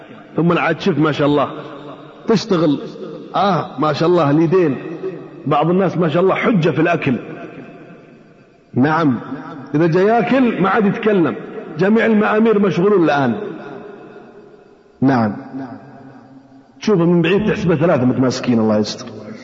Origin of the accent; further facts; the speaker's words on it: Hejaz, Saudi Arabia; أنا عشت بالحجاز الحمار عندنا في الحجاز